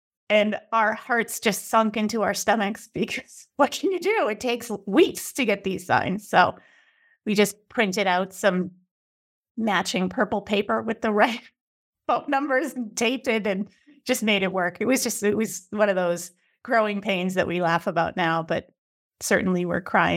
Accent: Hingham, Massachusetts, United States; now in Scituate, United States; I'm from Hingham, grew up in Hingham, live in Scituate. I've raised 8 children in Scituate.

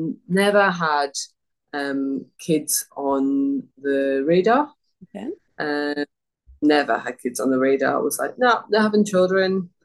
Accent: England, United Kingdom; moved away as an adult; now in Adelaide, Australia; So I was born in England, mm-hmm. and I lived in England for 27 years of my life.

